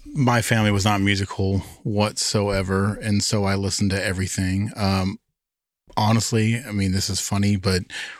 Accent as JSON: {"language": "English", "region": "Ohio", "country": "United States", "tie": "born or raised there", "said": "What's funny is I grew up in Northeast Ohio"}